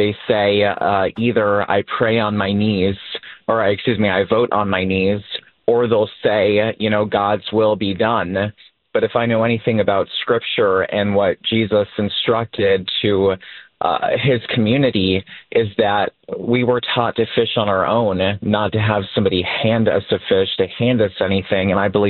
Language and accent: English; United States; I'm American.